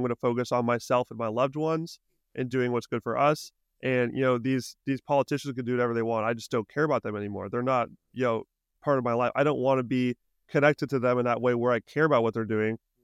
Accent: United States; I'm an American, you're an American, like, do I want my country to buy some Bitcoin?

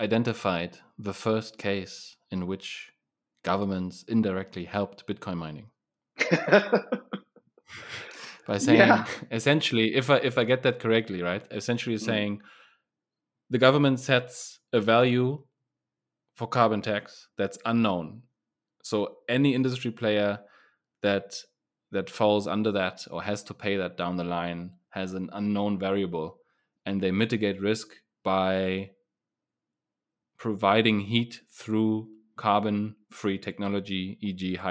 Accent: Germany; English is a second language; not as centralized, independent as Germany, my home country, is or has been.

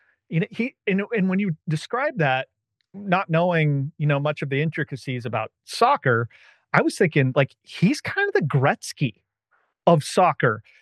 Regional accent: Portland, Oregon, United States; my family's from Boston. And I follow the Blazers because I grew up in Portland.

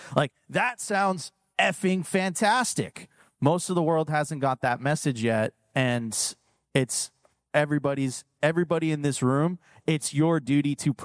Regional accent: Miami, Florida, United States; I'm from Miami. I make up words all the time.

